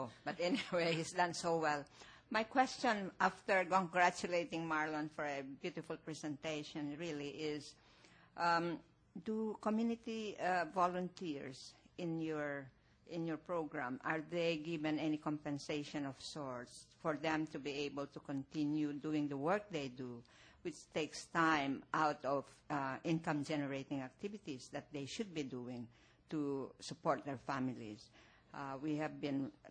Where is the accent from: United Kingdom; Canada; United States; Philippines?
Philippines; from the Philippines.